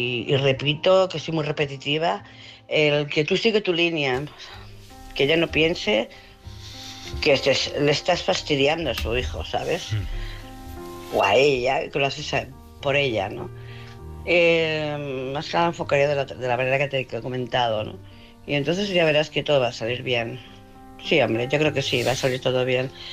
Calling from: Barcelona, Catalonia, Spain; de Barcelona.

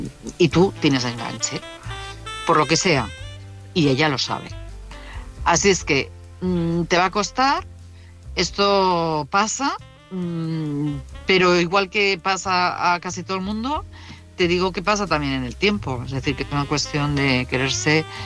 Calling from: Madrid, Community of Madrid, Spain; de Madrid.

